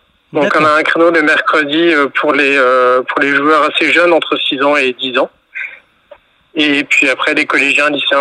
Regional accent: Brittany, France; now in Vernon, France; Donc je suis arrivé de Bretagne après mes études à Vernon

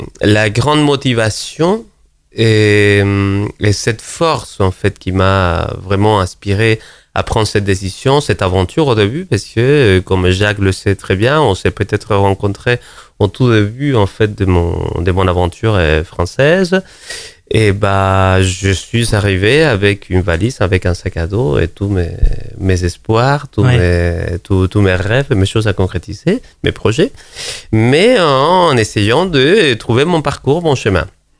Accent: Peru; French is a second language; moved away as an adult; now in France; bientôt, j'aurai 8 ans en France, en étant mon pays d'origine, le Pérou. Alors, c'est beau pays des Andes et des Incas.

